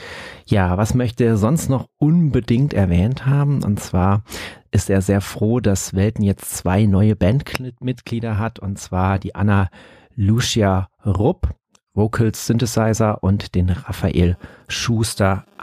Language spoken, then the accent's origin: German; Saarbrücken, Saarland, Germany; born there; aus Saarbrücken. Ihr habt richtig gehört, wie einige vielleicht wissen, meiner Geburtsstadt.